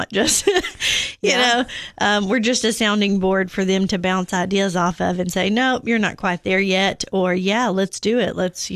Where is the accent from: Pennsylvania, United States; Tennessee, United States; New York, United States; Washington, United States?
Tennessee, United States; Cookeville; I've lived, yep, born and raised in Cookeville, Tennessee.